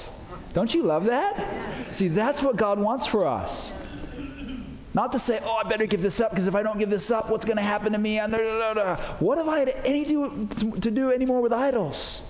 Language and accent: English; England, United Kingdom; I was raised in England. In fact, I was raised in this house in England. This house was built in 1881. And this was the bedroom where I was raised as a kid, right there.